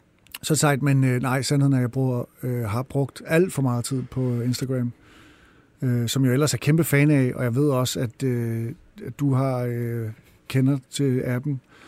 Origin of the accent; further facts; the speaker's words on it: Copenhagen, Capital Region of Denmark, Denmark; Nej, jeg er fra Østerbro.